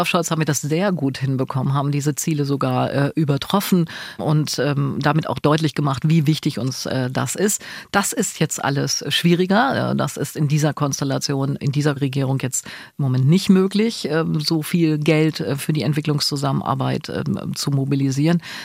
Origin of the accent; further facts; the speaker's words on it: North Rhine-Westphalia, Germany; ich komme ja aus Westfalen und wir sind für unsere Dickköpfigkeit bekannt